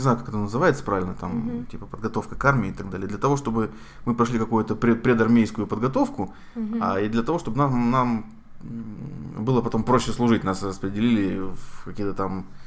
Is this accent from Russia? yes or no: no; Ukraine; born there; Нет, я родился в Украине. Ну, в Советском Союзе тогда еще.